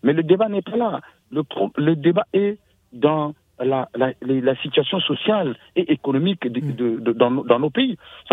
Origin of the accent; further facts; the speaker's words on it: Republic of the Congo; Parce que moi je voulais dire, je suis du Congo-Brazzaville